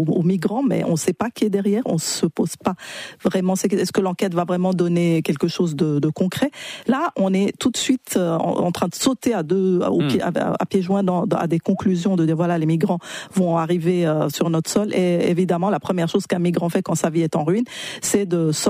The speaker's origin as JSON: {"language": "French", "country": "Egypt", "tie": "born or raised there", "said": "moi j'ai grandi en Égypte, dans un pays qui s'est radicalisé au niveau religieux ces dernières années"}